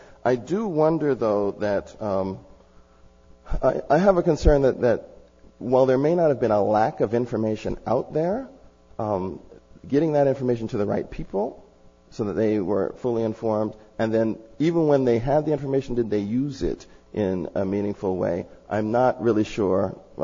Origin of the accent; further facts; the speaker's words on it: Los Angeles, California, United States; I'm from Los Angeles. The experience in Los Angeles was bad.